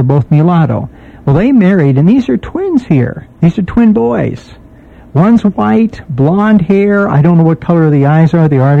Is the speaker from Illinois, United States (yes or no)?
no; San Francisco, California, United States; you know, as a child growing up in San Francisco. I don't see that so much anymore.